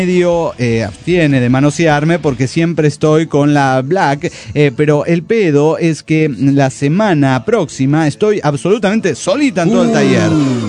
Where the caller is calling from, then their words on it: León, Guanajuato, Mexico; de León, Guanajuato, México.